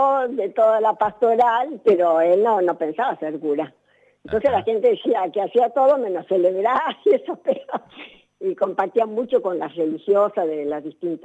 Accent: Córdoba, Argentina; also born or lived in Buenos Aires; yo nací en Buenos Aires, pero cuando yo estaba en cuarto grado, éramos pocos hermanos todavía, nos fuimos a vivir al campo, al sur de Córdoba.

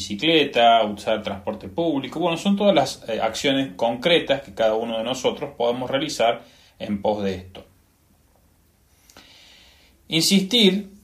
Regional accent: Argentina

